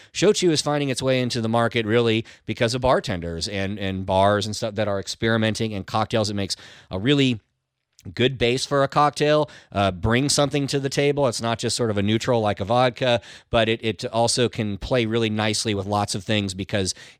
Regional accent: San Francisco, California, United States; now in New Orleans, United States; growing up in the San Francisco area because of the Japanese culture, the widespread Japanese culture. San Francisco had a Japantown. Don't really have that here in New Orleans, of course.

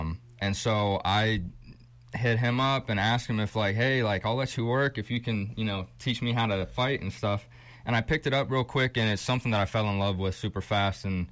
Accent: Ohio, United States; You know, I grew up in Holmes County, where I'm still living.

